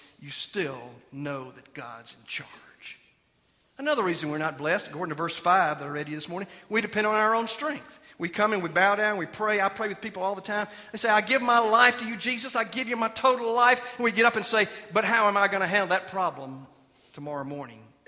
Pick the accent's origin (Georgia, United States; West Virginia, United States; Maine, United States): Georgia, United States; I come from the Peach State.